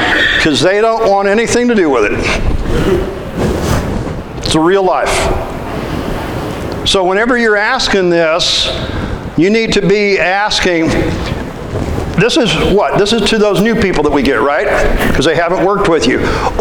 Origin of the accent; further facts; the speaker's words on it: Midwest, United States; I'm from the Midwest. We're kind of plain folk.